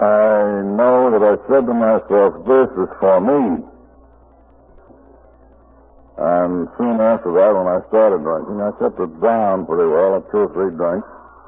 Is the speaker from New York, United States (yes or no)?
yes; Albany, New York, United States; I come from Albany, New York, is my native town. Went to a private school there.